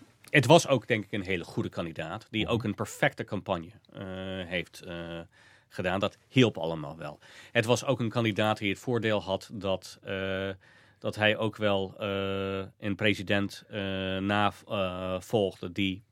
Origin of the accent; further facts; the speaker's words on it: Iowa, United States; de democraten in Sioux County, waar ik opgroeide